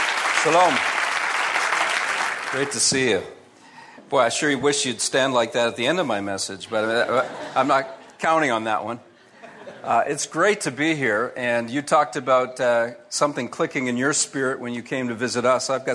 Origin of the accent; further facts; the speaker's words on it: Canada; born there; I'm a Canadian by birth.